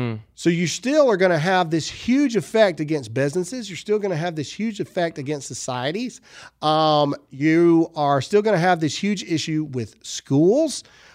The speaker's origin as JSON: {"language": "English", "region": "Mississippi", "country": "United States", "tie": "born or raised there", "said": "Tate Reeves out of my home state of Mississippi."}